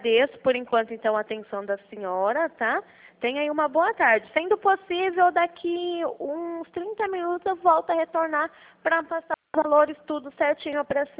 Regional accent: Bauru, São Paulo, Brazil; Daqui de Bauru mesmo, sabe

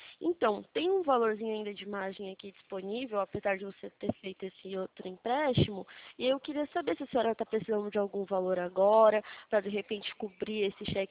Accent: Atibaia, São Paulo, Brazil; eu sou de Atibaia, aqui interior de São Paulo.

